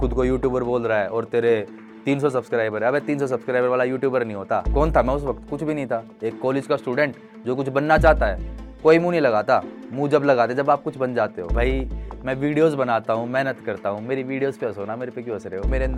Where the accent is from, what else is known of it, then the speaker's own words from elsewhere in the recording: Delhi, India; born there; और मेरा जन्म दिल्ली में हुआ